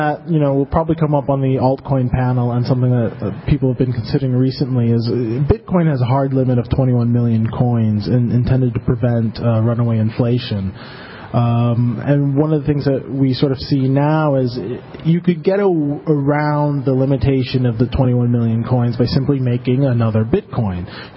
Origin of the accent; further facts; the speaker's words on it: Buffalo, New York, United States; moved away as an adult; now in Czech Republic; Well, I'm originally from the States, upstate New York, Buffalo, but I've been based in the Czech Republic for about 13, 14 years now.